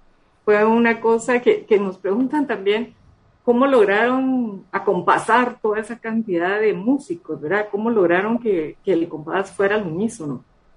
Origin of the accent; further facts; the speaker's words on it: Guatemala; Muy satisfactorio como chapines, como guatemaltecos